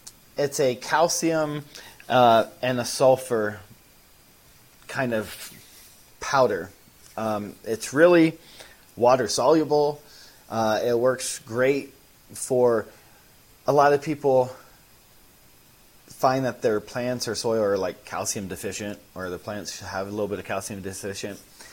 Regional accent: Iowa, United States; growing up in Iowa, around farmers, trying to learn, you know, understand cultivation.

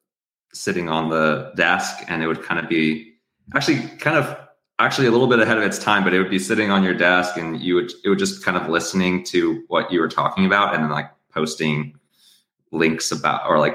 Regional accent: New Jersey, United States; I suppose I grew up on the East Coast, New Jersey.

